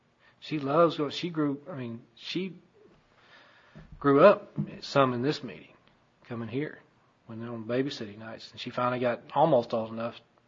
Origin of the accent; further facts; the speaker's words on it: Texas, United States; I grew up out in West Texas